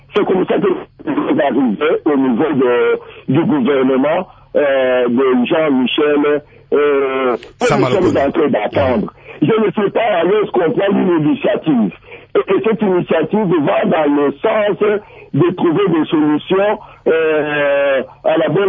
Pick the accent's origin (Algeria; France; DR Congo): DR Congo; Que ce qui est chez nous en Afrique et principalement aussi au Congo, c'est la crise de confiance.